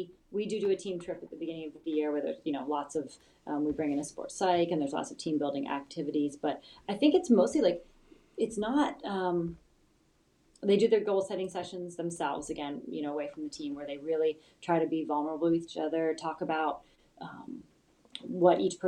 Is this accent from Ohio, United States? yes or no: yes; Ohio, United States; Like, I was raised, I'm from Northeast Ohio. Like, everything was about high school sports and youth sports.